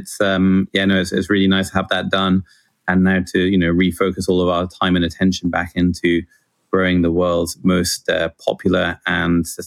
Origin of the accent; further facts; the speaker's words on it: Scotland, United Kingdom; So I grew up in Scotland, and from when I was a child, I was just really interested in business.